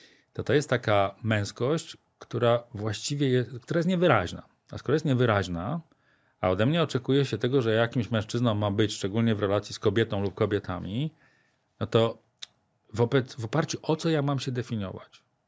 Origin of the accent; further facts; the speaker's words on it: Silesian Voivodeship, Poland; Znaczy wiecie, że ja się wychowałem na Górnym Śląsku. I tam jest kultura picia piwa.